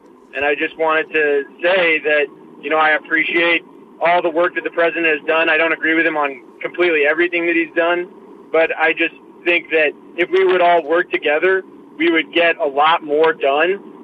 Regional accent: Des Moines, Iowa, United States; I'm from Des Moines. I'm seeing a lot of politics going on right in my hometown.

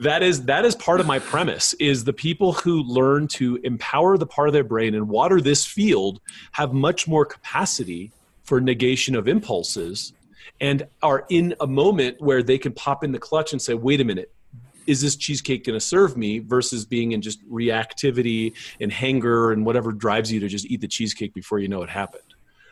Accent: Los Angeles, California, United States; I grew up in Los Angeles, California. I think of all my friends and my family and all the people that are suffering.

